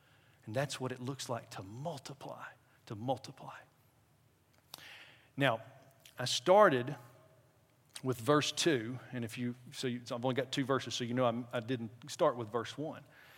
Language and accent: English; Crossville, Tennessee, United States; my hometown, Crossville, Tennessee, Cumberland Plateau.